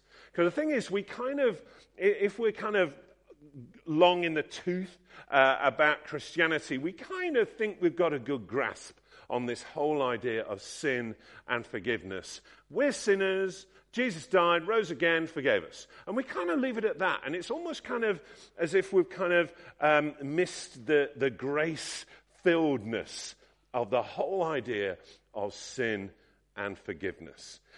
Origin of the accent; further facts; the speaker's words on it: England, United Kingdom; Yes, I'm a brash northern missionary to you southerners.